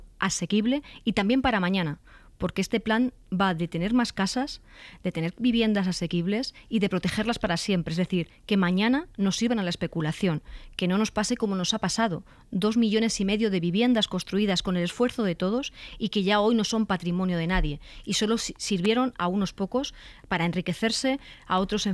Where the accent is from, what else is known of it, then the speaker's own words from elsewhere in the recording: Castilla-La Mancha, Spain; si ese joven hoy vive en un municipio de Ciudad Real, mi tierra